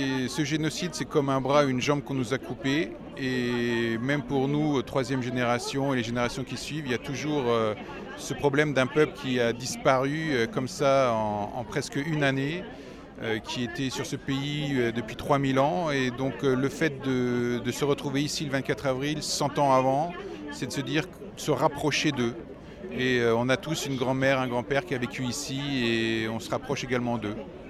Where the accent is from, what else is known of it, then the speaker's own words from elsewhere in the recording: France; je suis de France, je suis français d'origine arménienne